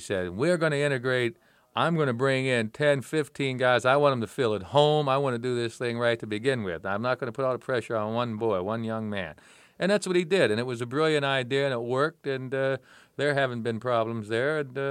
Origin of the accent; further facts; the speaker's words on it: Pennsylvania, United States; The guys knew I was from Pennsylvania.